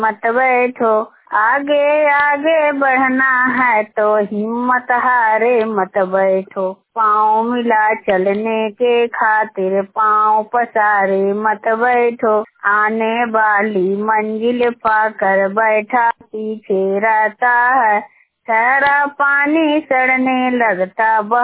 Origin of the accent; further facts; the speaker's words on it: Chakramar, Bihar, India; और मैं ग्राम चक्रामर के निवासी हूँ। जिला नालंदा, प्रखंड हरनौत, राज्य बिहार, पंचायत कोयलामा। और मैं अभी उत्तर प्रदेश में आई हूँ